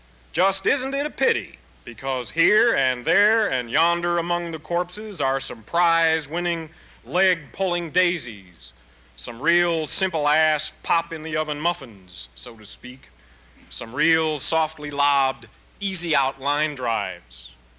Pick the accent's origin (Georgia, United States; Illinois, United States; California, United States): Illinois, United States; Chicago; I'm from Chicago